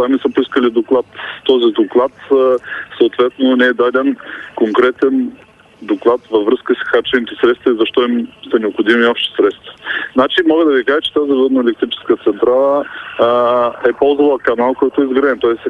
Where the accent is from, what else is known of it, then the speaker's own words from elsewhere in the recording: Gabrovo, Gabrovo Province, Bulgaria; born there; мога да ви кажа, че съм роден в Габрово